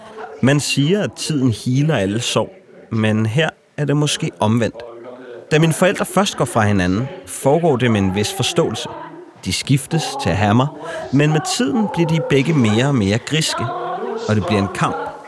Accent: Hvidovre, Capital Region of Denmark, Denmark; born there; Jeg blev født på Hvidovre Hospital.

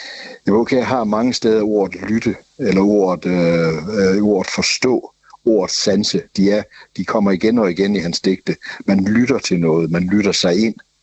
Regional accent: Jutland, Denmark; Jeg er jyde, så jeg siger dukken.

